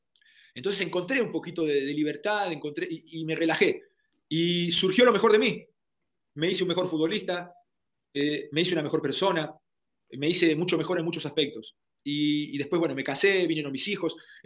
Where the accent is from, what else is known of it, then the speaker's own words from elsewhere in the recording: Argentina; now in Mexico; Me vine de Argentina y me dijeron, no tomes agua, no comas de la calle, no comas grasoso, todo lo hacen con grasa, te va a hacer mal, te va a caer mal